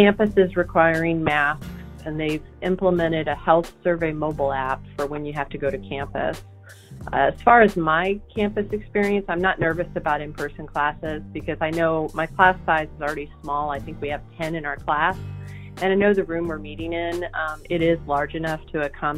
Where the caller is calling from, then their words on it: St. Louis, Missouri, United States; I'm calling from St. Louis, Missouri.